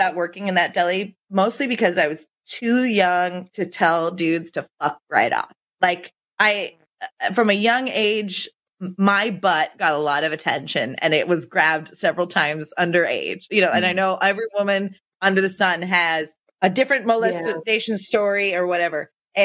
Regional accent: Chatsworth, California, United States; also born or lived in Granada Hills; I was born in the Valley. I was born in Granada Hills. We spent like my first couple years there. And then we moved to Chatsworth

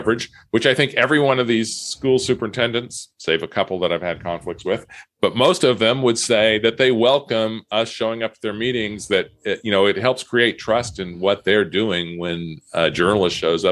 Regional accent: San Diego, California, United States; now in Batavia, United States; I'm from San Diego. I moved here specifically because of the Batavian.

